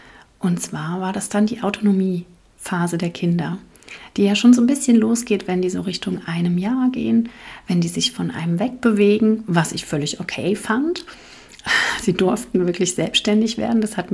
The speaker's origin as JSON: {"language": "German", "region": "East Germany", "country": "Germany", "tie": "born or raised there", "said": "in der DDR, wo ich groß geworden bin"}